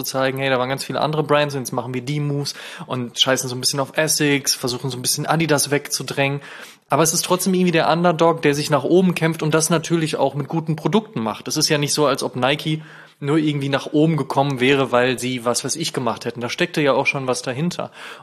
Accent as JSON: {"language": "German", "country": "Germany", "tie": "born or raised there", "said": "Und ich bin in Deutschland groß geworden."}